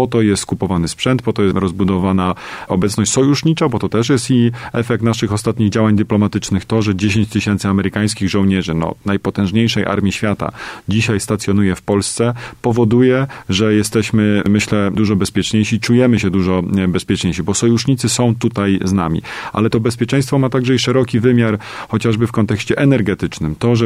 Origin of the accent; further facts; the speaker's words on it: Wieluń, Łódź Voivodeship, Poland; pochodzę z archidiecezji częstochowskiej tutaj, spod Wielunia, prawda? Więc dla mnie i Matka Boska Jasnogórska, i Kościół katolicki ma kluczowe znaczenie w jakby w tworzeniu mojej własnej tożsamości.